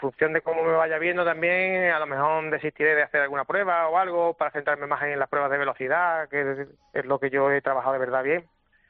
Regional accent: Cádiz, Andalusia, Spain; De hecho, en la selección, si no recuerdo mal, somos tres de Cádiz.

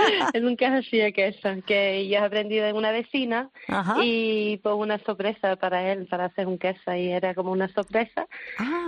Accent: England, United Kingdom; Spanish is a second language; now in Spain; Vale, inglesa.

